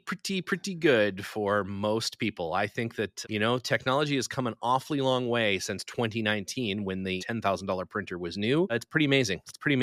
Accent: Calgary, Alberta, Canada; for the Calgary Stampeders, the football team. He hated it because it's very cold up there. But yeah, that's my hometown.

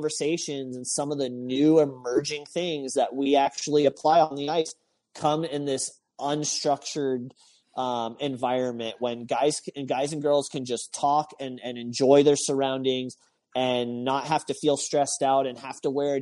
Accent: Texas, United States; Like, I grew up in Texas, right?

